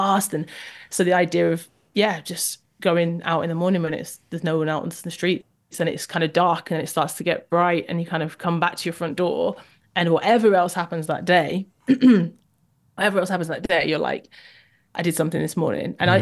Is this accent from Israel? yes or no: no; Jamaica; I'm Jamaican. I'd never run.